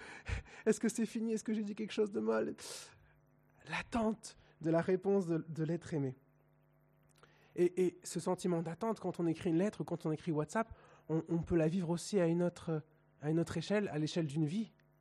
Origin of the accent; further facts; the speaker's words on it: Hauts-de-France, France; Je viens du Nord. On dit que dans le Nord, on a le soleil dans le cœur parce qu'il fait tout le temps gris.